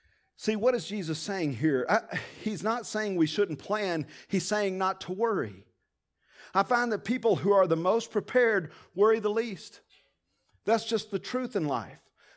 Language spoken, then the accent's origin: English; Tulia, Texas, United States; I grew up in Tulia, Texas. Most of you know that. Well, not in Tulia. I mean 15 miles east of Tulia.